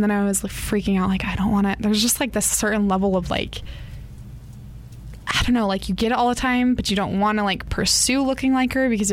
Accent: Washington, United States; And I didn't know who he was because I grew up in Washington.

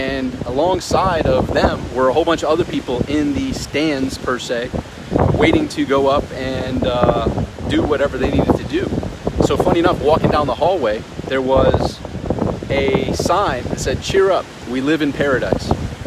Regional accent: Rochester, New York, United States; I'm from Rochester, New York, and I have gone through those winters of scraping the ice off the windshield

